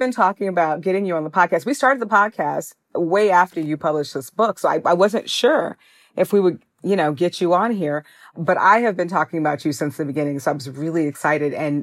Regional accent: Chicago, Illinois, United States; and my hometown paper, The Chicago Tribune.

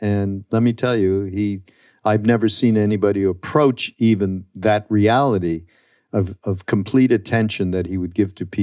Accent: Canada; I'm from Canada, so I have a whole different view. I did not grow up in the U.S.

